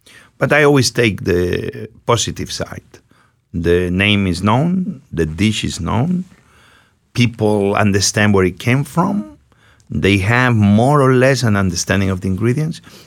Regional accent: Spain; Listen, I'm from Spain, and many people think I'm an expert on Spanish cuisine.

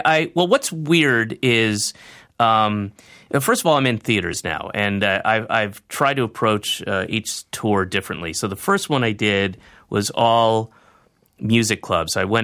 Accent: the South, United States; I was raised Jewish in the South, in a heavily Baptist area

